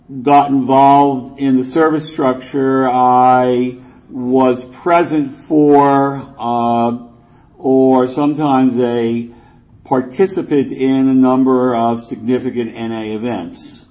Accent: New York City, New York, United States; born there; I'm basically a city boy. I was born in New York. I've moved around. I'm back in New York now, but I've mostly got clean and have stayed clean in big East Coast cities with one exception.

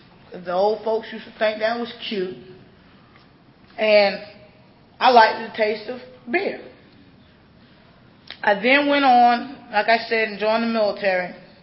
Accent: Elgin, South Carolina, United States; also born or lived in Brooklyn, New York; I was born in Brooklyn, New York. My mother and my grandfather, we moved down to a little town called Elgin, South Carolina. And at that time, that's where I went to school.

